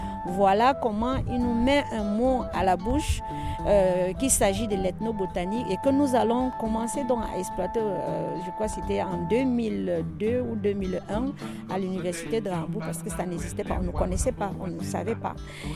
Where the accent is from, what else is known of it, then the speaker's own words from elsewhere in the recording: Cameroon; also born or lived in Germany; now in Montpellier, France; On est parti du Cameroun, on a fait un détour en Allemagne, maintenant sur Montpellier.